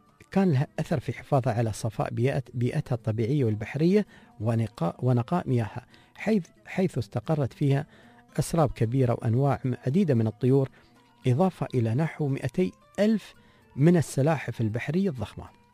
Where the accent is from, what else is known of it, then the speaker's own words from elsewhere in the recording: United Arab Emirates; عاصمتنا الغالية أبوظبي دولة الإمارات